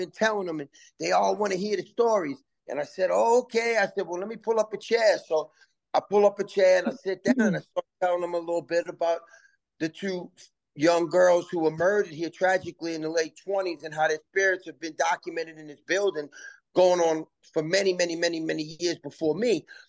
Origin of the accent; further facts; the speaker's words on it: New Orleans, Louisiana, United States; You know, I'm from New Orleans, born and raised. Grew up on the West Bank in Algiers, but, had my experiences as a young person with the whole French Quarter and the cemeteries and all the hauntings in New Orleans.